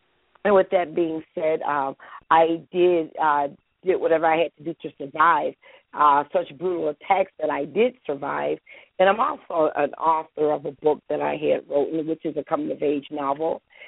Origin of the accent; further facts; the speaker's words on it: Niagara Falls, New York, United States; moved away as an adult; now in Atlanta, United States; I'm really from Niagara Falls, New York. I moved to the Atlanta area not even 2 years ago